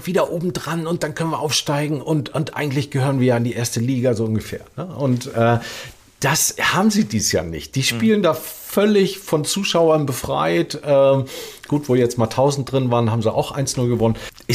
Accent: Rostock, Mecklenburg-Vorpommern, Germany; wenn du zu Hause spielst in Rostock und ich kenne meine Heimatstadt

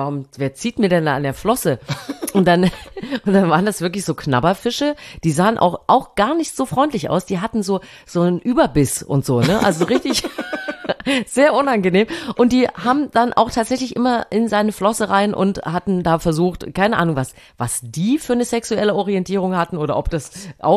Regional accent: Thuringia, Germany; heute fahre ich in meine alte Heimat nach Thüringen.

